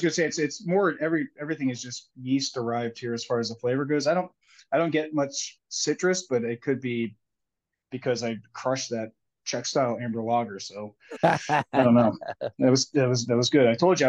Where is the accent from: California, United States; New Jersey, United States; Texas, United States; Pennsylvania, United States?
Pennsylvania, United States; Philadelphia; now in Watkins Glen, United States; I'm a Philadelphia guy. I'm not from Watkins Glen, but you know, we're a 4-hour drive to New York City.